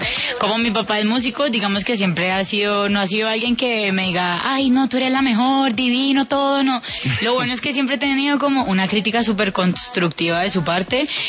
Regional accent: Colombia; yo soy colombiana, o sea, que todo colombiano desde pequeño, en diciembre le ponen las de diciembre

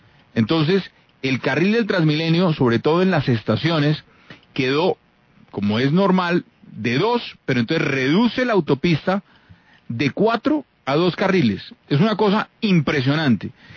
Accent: Bogotá, Colombia; como muchos bogotanos

